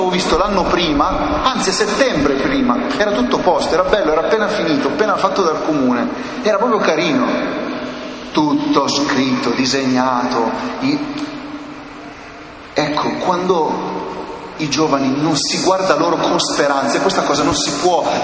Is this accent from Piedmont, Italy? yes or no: yes; Biella, Piedmont, Italy; Io naturalmente, purtroppo, non sono romano, sono di Biella